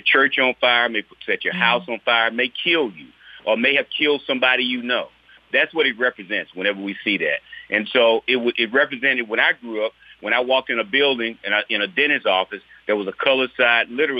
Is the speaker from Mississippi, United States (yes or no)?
yes; Mississippi, United States; I was a black man growing up in Mississippi